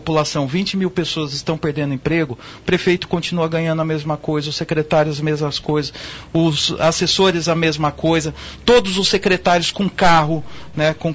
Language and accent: Portuguese; Campinas, São Paulo, Brazil; Nós todos somos de Campinas, meu pai é nascido em Campinas, eu sou nascido, meus irmãos nascidos em Campinas.